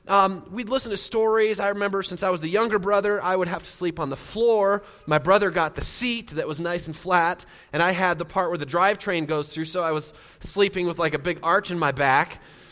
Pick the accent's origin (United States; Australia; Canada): United States; San Diego, California; also born or lived in Wisconsin; I was born in Wisconsin and lived there till I was about 8 and then moved to San Diego.